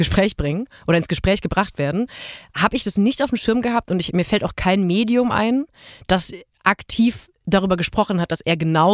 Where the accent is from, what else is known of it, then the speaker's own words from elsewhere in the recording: Germany; und ich bin auch Deutscher